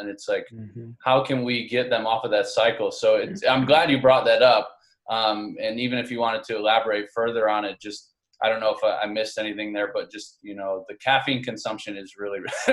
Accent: Buffalo, New York, United States; like, for me, I'm from Buffalo. So when we go to Buffalo, I know a lot of good restaurants in the area

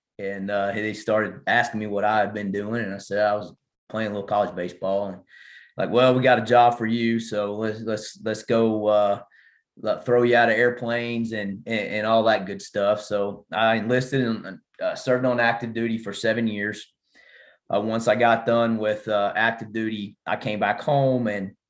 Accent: Chattanooga, Tennessee, United States; also born or lived in Huntington, West Virginia / Stockbridge, Georgia; So I was born in Huntington, West Virginia, and didn't stick around there very long, and moved to Chattanooga, Tennessee, stayed there till I entered high school, and moved to Stockbridge, Georgia.

